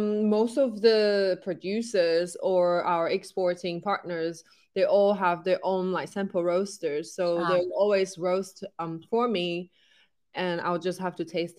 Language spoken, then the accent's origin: English; Taiwan; English is a second language; now in London, United Kingdom; But I'm originally from Taiwan and I've been in London for 9 years. So that's right now, London is my home.